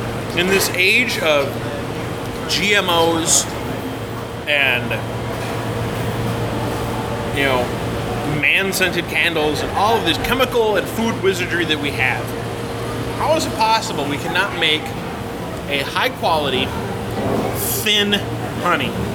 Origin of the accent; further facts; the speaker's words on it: United States; Because I'm an American, damn it.